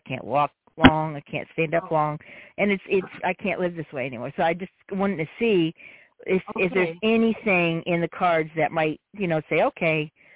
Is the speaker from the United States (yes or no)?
yes; Louisiana, United States; Hi, yes, I'm from Louisiana. You already nailed it.